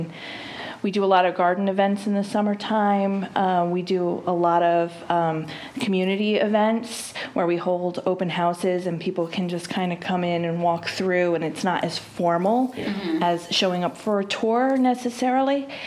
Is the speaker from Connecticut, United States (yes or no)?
yes; East Hartford, Connecticut, United States; I'm from East Hartford, but I moved away for about 20 years. I moved back last year